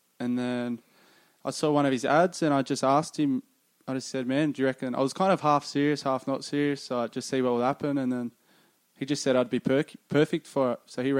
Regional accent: Australia; now in Tampa, United States; I'm from Australia.

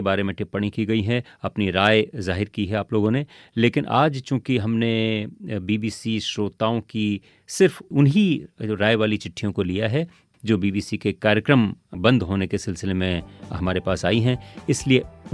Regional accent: Rajasthan, India; मैं राजस्थान के सीमावर्ती क्षेत्र का रहने वाला हूँ जहाँ पर बिजली इंटरनेट सुविधाएं पिछले 7 साल से ही चल रही हैं।

